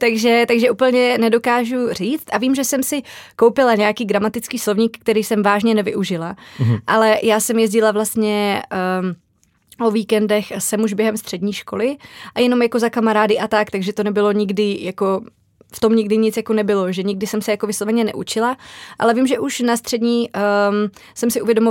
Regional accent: Slovakia; Czech is a second language; now in Czech Republic; když jsem se přestěhovala, protože to už jako nikdo by nějak jako neřekl, že jsem ze Slovenska

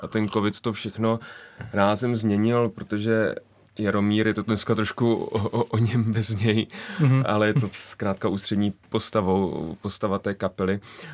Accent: Šumperk, Olomouc Region, Czechia; protože jsem původem ze Šumperka

